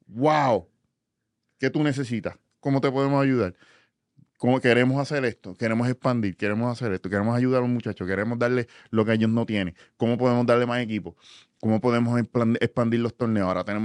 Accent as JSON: {"language": "Spanish", "country": "Puerto Rico", "tie": "born or raised there", "said": "Lo que cualquier persona, yo creciendo en Puerto Rico hubiera querido."}